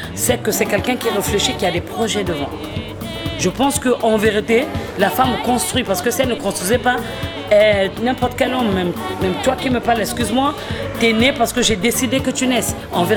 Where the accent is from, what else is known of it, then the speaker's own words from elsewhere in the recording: Republic of the Congo; parce que je suis du Congo-Brazzaville